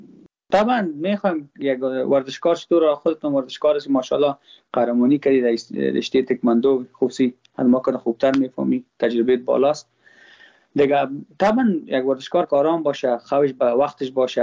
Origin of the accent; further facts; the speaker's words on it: Afghanistan; ما خود ما افغان هستم.